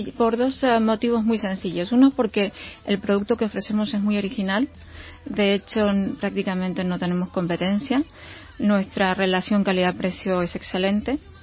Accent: Buenos Aires, Argentina; moved away as an adult; now in Spain; Yo vengo de Argentina, nací en Buenos Aires. Empecé a trabajar muy jovencita, con 16 años.

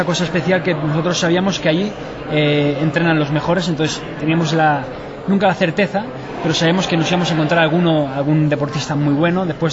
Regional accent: Barcelona, Catalonia, Spain; moved away as an adult; now in Madrid, Spain; en Barcelona yo soy catalán, entonces cuando llegué a Madrid a trabajar

